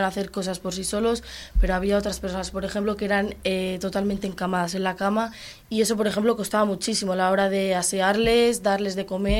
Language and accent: Spanish; San Pantaleón de Aras, Cantabria, Spain; De la Junta de Voto.